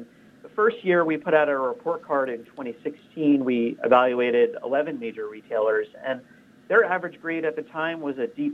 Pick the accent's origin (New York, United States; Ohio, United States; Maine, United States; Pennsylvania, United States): New York, United States; Long Island; Well, I grew up in Long Island and got really interested in environmental issues because I spent a lot of time as a kid at the beach.